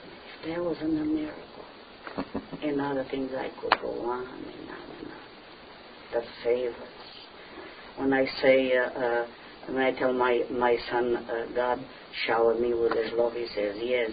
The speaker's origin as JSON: {"language": "English", "country": "Portugal", "tie": "born or raised there", "said": "See, I was brought up in Portugal, and we had pigs and sheep and chickens."}